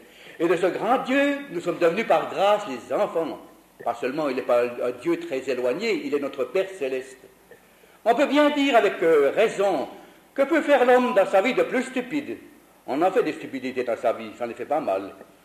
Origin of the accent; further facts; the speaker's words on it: Switzerland; Je crois qu'elles sont clairsemées dans le Nord comme chez nous en Suisse.